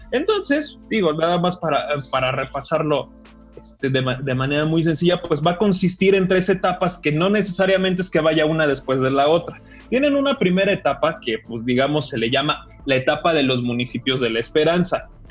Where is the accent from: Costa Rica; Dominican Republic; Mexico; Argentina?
Mexico; es prácticamente nuestra actividad central los fines de semana como mexicanos.